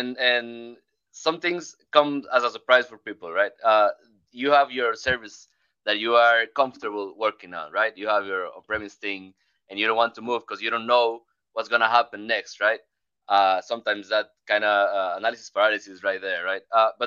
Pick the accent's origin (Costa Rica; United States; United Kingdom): Costa Rica; I'm from Costa Rica. From a small country in Central America, for those that may have difficulty finding it.